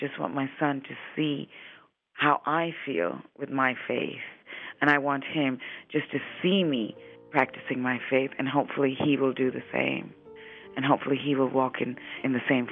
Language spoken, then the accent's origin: English; India; I was baptized Anglican, and I had always been to church, but growing up in India, because I'm half Indian, I experienced all religions.